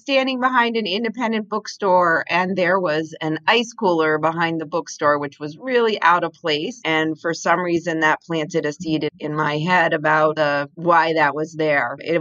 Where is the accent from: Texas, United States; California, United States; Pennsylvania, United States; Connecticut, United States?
Pennsylvania, United States; she wrote like a historical book about the area where I grew up in Pennsylvania.